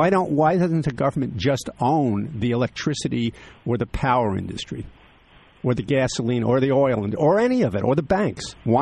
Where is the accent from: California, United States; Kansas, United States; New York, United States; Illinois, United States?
New York, United States; People say, Social Security, you read in the New York, I read the Times, my hometown newspaper.